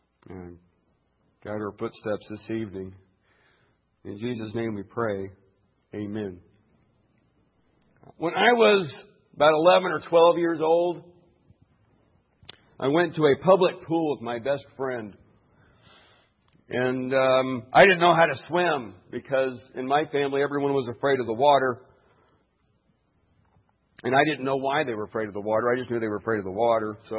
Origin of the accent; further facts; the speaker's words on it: Arkansas, United States; You can tell I'm from Arkansas, out of town anyway.